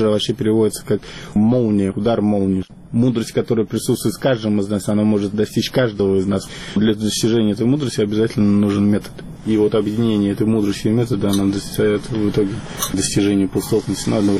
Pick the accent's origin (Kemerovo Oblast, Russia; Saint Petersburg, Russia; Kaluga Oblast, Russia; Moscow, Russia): Saint Petersburg, Russia